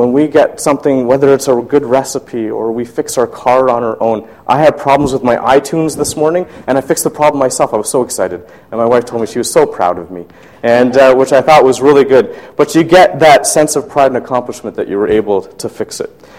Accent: Toronto, Ontario, Canada; I'm originally from Toronto.

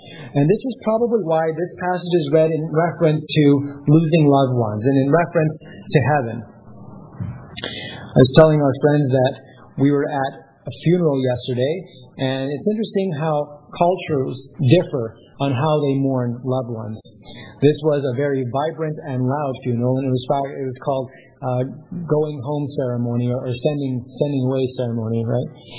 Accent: Vancouver, British Columbia, Canada; born there; We were living on the West Coast at the time. In fact, I was born in Vancouver.

